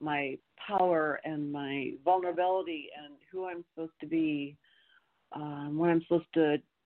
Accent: California, United States; I love being able to say that I'm from California.

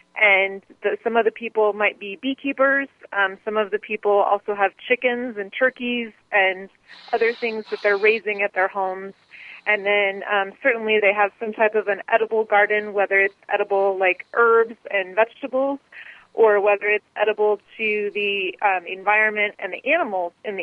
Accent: Colorado, United States; I have been here off and on for 20 years, I would say, but I'm originally from Colorado, and that's where I started gardening

